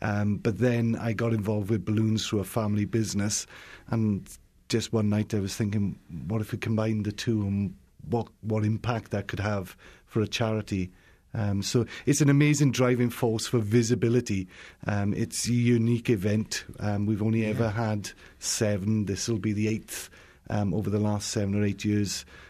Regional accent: Wales, United Kingdom; I'm from a little country called Wales, which is in the United Kingdom.

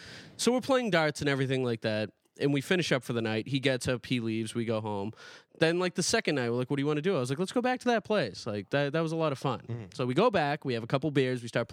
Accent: United States; I'm from the United States. I don't know shit about

